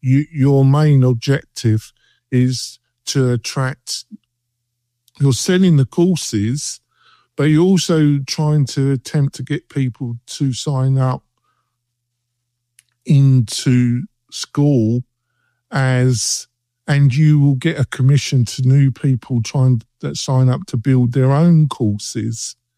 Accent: England, United Kingdom; now in United States; I live in America. I've been here. You would never realise that. But in the UK, where I was brought up in England

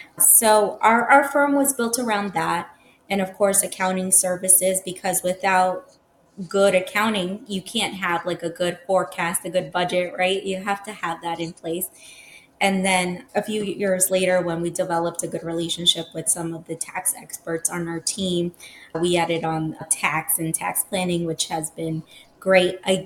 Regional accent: Ecuador; now in Long Island, United States; I'm Hispanic. I'm from Ecuador.

